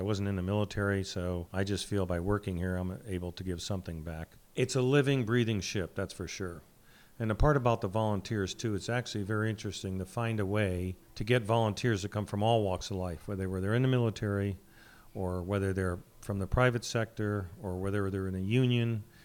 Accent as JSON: {"language": "English", "town": "Sonora", "region": "California", "country": "United States", "said": "I mean, I'm from Sonora"}